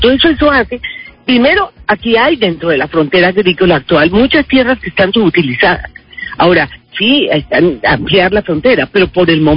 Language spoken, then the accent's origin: Spanish; Caribbean Region, Colombia; y se lo digo como costeña